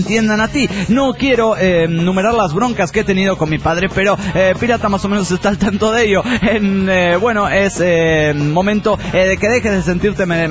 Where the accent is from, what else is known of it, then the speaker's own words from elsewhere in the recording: Cartago, Valle del Cauca, Colombia; de Cartago del Valle, Colombia.